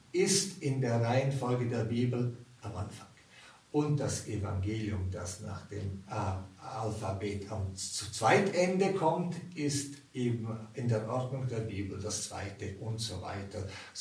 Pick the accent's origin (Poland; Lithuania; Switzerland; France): Switzerland; Graubünden; Ich komme aus Graubünden und dort gibt es viele Berge